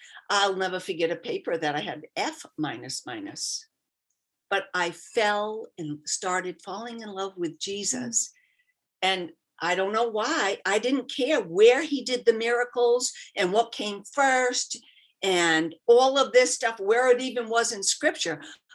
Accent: Connecticut, United States; I grew up in Connecticut, girl.

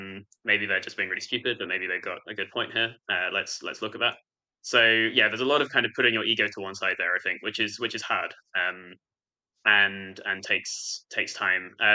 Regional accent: United Kingdom; So I, you know, being British and working with a lot of Americans

